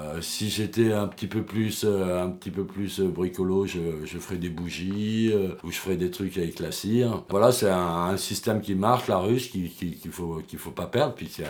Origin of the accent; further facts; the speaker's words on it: Centre-Val de Loire, France; born there; moved away as an adult; now in Toulouse, France; je suis toulousain, j'ai 50 ans cette année et je suis né en Touraine, je suis arrivé à Toulouse à l'âge de 25 ans.